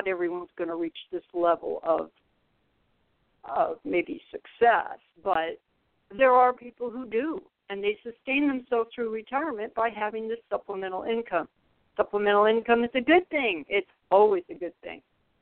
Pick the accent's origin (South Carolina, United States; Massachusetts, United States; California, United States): California, United States; I come from California. The options there are not as great for retirees.